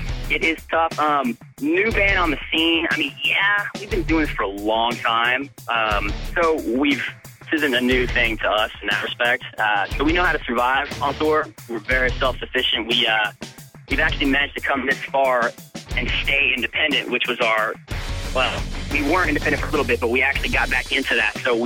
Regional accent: Oklahoma, United States; we'll tell you where we're from. We're from Oklahoma, which is badass because... fucking Oklahoma rules.

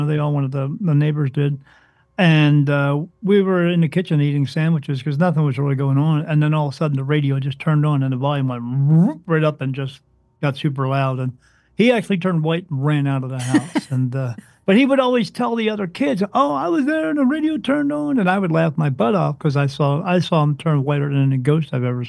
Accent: New Jersey, United States; we lived in a town in New Jersey. I'm from New Jersey. That's where I learned to drive too, so don't drive near me.

